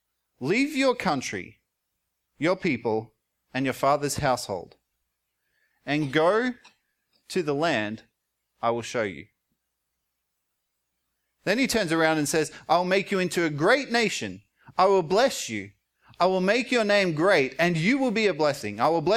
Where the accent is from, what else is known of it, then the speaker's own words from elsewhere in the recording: Australia; as an Australian, I grew up eating Cadbury chocolate.